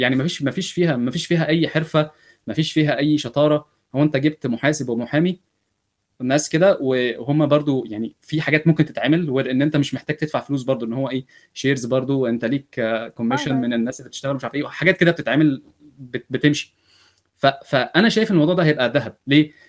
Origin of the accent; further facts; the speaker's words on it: Egypt; لما يسألوني أنت إيه جنسيتك إيه, بقول لهم أنا مصري بس citizen of the universe